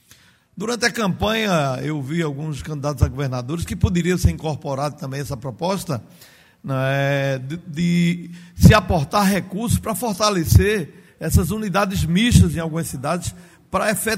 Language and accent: Portuguese; Serra Talhada, Pernambuco, Brazil; minha terra, Serra Talhada